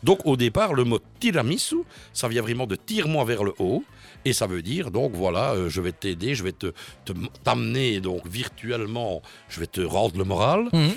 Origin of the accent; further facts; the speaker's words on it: Italy; je vais quand même rappeler que je suis italien.